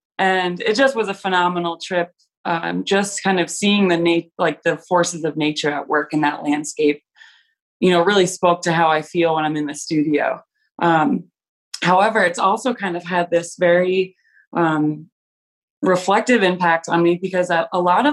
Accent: Stratford, Connecticut, United States; now in Albany, United States; I grew up in Stratford, Connecticut, so about 2.5 hours away from here. I moved to Albany in 2007 to pursue my BFA

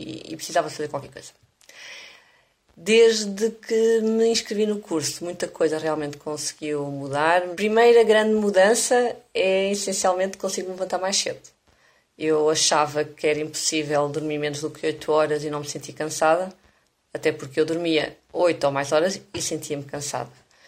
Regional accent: Portugal; sou de Portugal.

